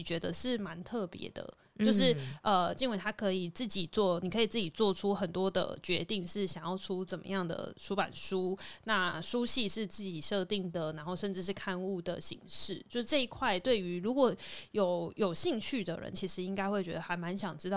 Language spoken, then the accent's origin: Chinese; Taiwan; 而是我们就是在这里土生土长出来，又有土味又有地位